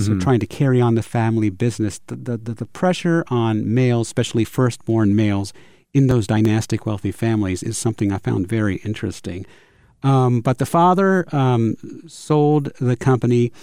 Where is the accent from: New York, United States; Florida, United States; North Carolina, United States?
Florida, United States; I grew up in Florida, so we had a few there.